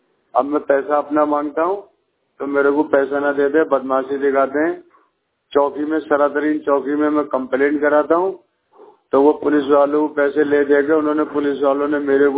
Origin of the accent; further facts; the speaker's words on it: Sambhal, Uttar Pradesh, India; मैं यूपी जिला संभल का रहने वाला हूँ। हयात नगर थाना पड़ता है मेरा, मोहल्ला बूढ़ा।